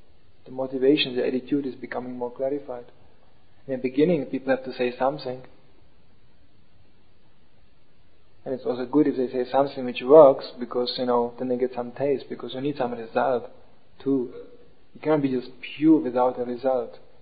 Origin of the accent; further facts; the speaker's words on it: Germany; English is a second language; Now, I grew up more in Germany and it was out of question to do such a thing.